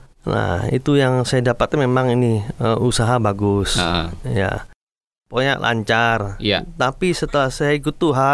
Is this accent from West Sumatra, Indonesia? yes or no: no; Samarinda, East Kalimantan, Indonesia; born there; Saya lahir di Samarinda tahun 1972.